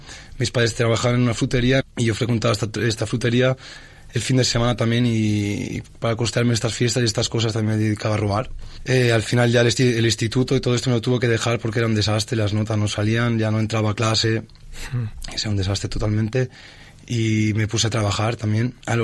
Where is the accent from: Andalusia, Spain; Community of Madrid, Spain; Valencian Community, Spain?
Valencian Community, Spain; Oliva; Vengo de un pueblo de Valencia que se llama Oliva.